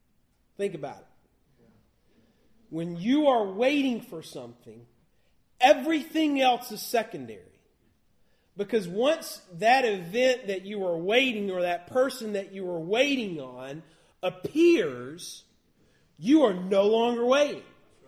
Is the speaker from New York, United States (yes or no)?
no; Alabama, United States; now in Florida, United States; growing up in Alabama, we'd have said it this way: what you waiting for? Now I've lived in Florida for a long time, and I say, what are you waiting for?